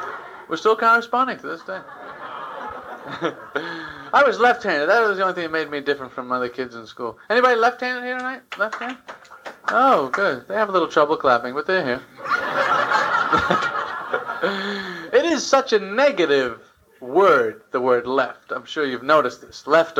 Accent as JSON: {"language": "English", "country": "United States", "said": "So, I'm an American."}